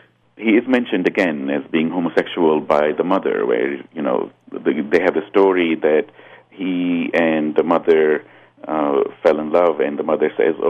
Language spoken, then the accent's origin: English; Lebanon; now in United States; So that even, whether I had stayed in Lebanon or left, or whether, I am an American